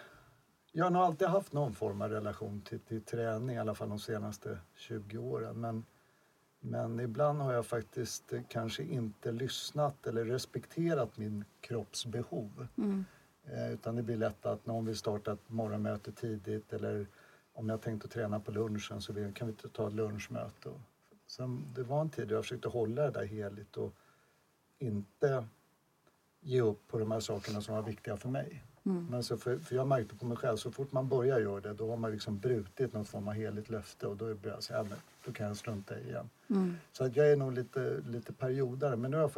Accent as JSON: {"language": "Swedish", "country": "Sweden", "said": "Hemma i Sverige så tränar jag gärna på Barry's bootcamp i Stockholm"}